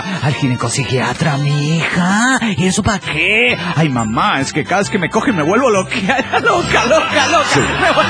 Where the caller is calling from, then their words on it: Tampa, Florida, United States; de Tampa, Florida.